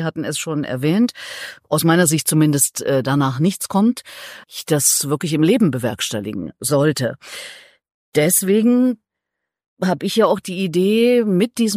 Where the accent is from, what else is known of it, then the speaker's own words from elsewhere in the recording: Erfurt, Thuringia, Germany; now in Berlin, Germany; meine Thüringer Heimat. Ich komme aus Erfurt.